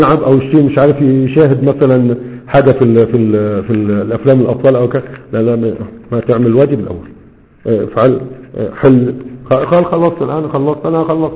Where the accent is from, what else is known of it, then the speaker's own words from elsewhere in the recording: Egypt; وده ما زال الى حد ما موجود عندنا في مصر